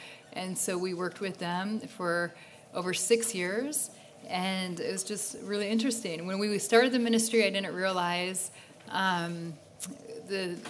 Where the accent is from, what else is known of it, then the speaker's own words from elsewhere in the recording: Colorado, United States; We're from Colorado.